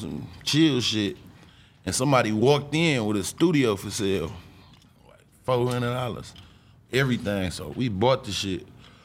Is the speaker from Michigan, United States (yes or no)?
yes; Flint, Michigan, United States; Like, I'm from Flint, but I love Detroit. You know what I'm saying? I was born and raised in Flint, though. Honestly, I never went out of town for real.